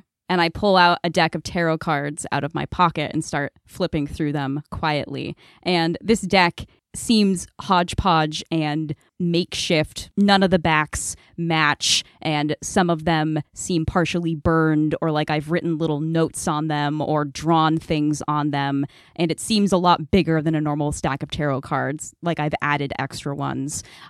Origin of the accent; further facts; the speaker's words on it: Scottsdale, Arizona, United States; born there; now in Chicago, United States; I was born in Scottsdale, Arizona. Went to school there. And then I moved to Chicago.